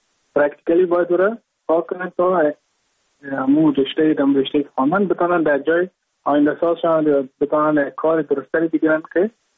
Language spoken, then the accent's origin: Persian; Mazar-i-Sharif, Balkh, Afghanistan; moved away as an adult; now in India; از مزار شریف هستم، از قریه شیرآباد که از قریای درفتاده مزار شریف بخ می باشم که ما در سال 2019 ماه جون به هندوستان آمدم